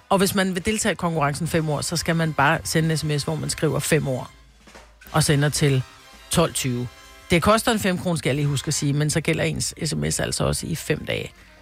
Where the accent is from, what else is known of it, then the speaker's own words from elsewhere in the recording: Copenhagen, Capital Region of Denmark, Denmark; jeg er fra Nørrebro